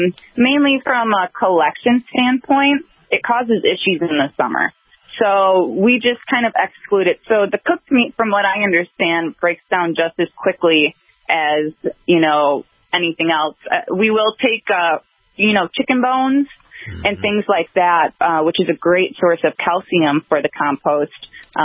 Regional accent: Chicago, Illinois, United States; I'm from Chicago originally.

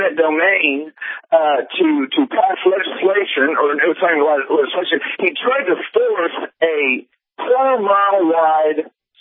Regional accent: Texas, United States; You know, I'm from Texas, and I'm really familiar with Rick Perry.

